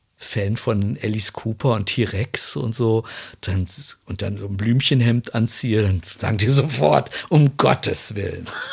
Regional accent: Wolfsburg, Lower Saxony, Germany; Genau, und ich komme ja aus Wolfsburg.

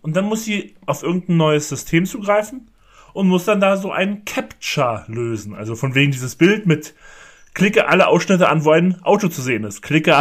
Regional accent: Germany; Ich finde, man kann sogar das Niederländisch ganz gut verstehen, tatsächlich, als Deutscher.

